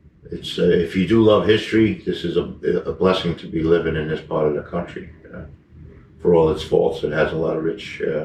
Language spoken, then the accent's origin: English; Bronx, New York, United States; now in Millbrook, United States; I've been here since 2010, off and on, but it's different from growing up in the Bronx, you know.